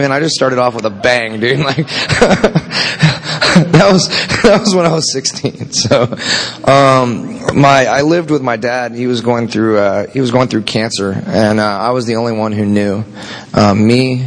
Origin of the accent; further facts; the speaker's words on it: Tampa, Florida, United States; I was born and raised here in Tampa, and born at St. Joe's Hospital.